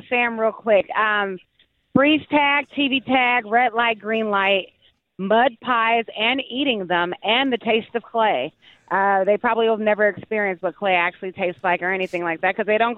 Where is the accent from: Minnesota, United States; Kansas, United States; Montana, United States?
Kansas, United States; Bonner Springs; Yeah, I grew up in Bonner Springs.